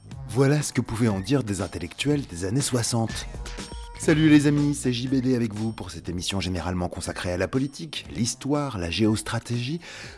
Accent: Tours, Centre-Val de Loire, France; vous voilà donc chez moi, à Tours, région centre, Indre-et-Loire.

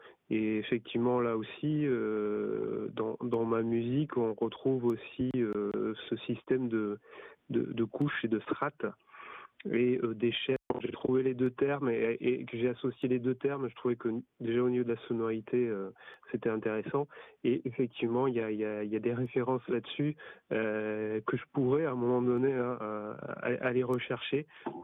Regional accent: Agen, Nouvelle-Aquitaine, France; moi, je suis originaire d'Agen, dans le Lot-et-Garonne.

